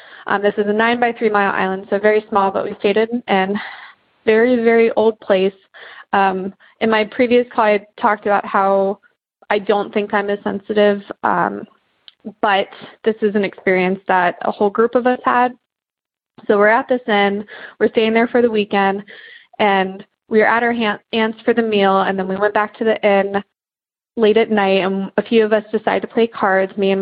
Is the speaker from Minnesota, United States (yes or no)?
no; Columbus, Ohio, United States; I'm from Columbus, Ohio.